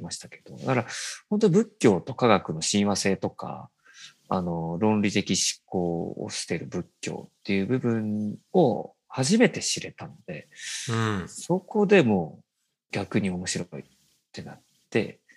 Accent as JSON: {"language": "Japanese", "region": "Aichi", "country": "Japan", "said": "僕東京の人じゃないのに、愛知の人間が、"}